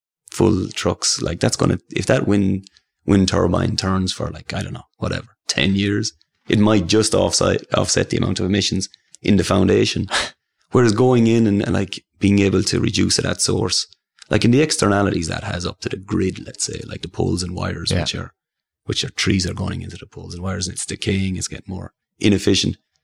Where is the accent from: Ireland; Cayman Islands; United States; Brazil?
Ireland; you're Scottish, I'm Irish.